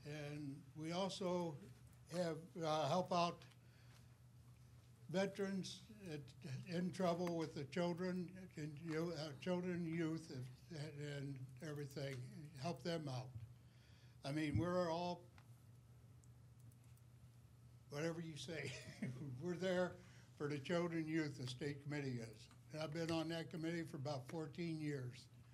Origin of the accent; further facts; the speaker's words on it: Frenchtown, United States; I'm from Frenchtown.